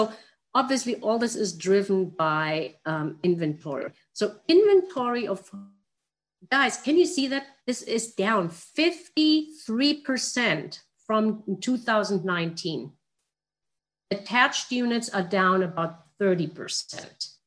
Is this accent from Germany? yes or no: yes; Germany; Europe, especially my hometown, Germany, is unfortunately suddenly not doing too good.